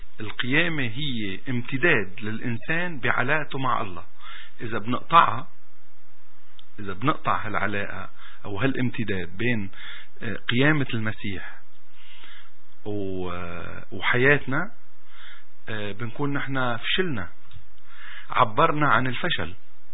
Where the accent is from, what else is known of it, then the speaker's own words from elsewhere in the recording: Syria; now in Canada; بلادنا سوريا، البلاد اللي عايشين فيها، كندا،